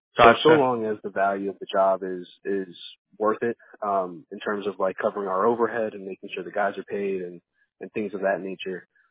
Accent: Virginia Beach, Virginia, United States; But locally I'm from the Virginia Beach area, grew up in the Virginia Beach area.

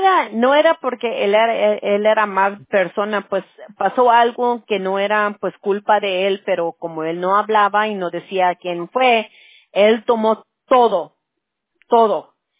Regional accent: United States; born there; Yo, no, yo soy nacida aquí en los Estados.

